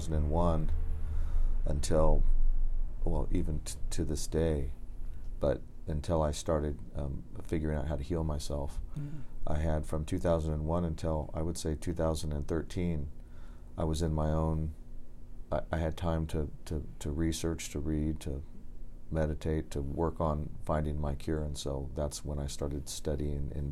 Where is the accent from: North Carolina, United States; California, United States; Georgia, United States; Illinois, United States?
California, United States; Fresno; So I grew up in and out of Kern County, and before five, I was in Barstow, Bakersfield. And then I was in Fresno from 5 years old to 12. Then I went back to Kern County.